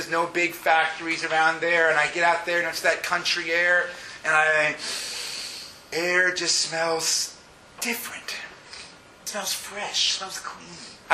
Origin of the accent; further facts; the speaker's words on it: Boston, Massachusetts, United States; I grew up not in Boston proper, but I grew up on the outskirts of Boston, went to Boston my fair share of times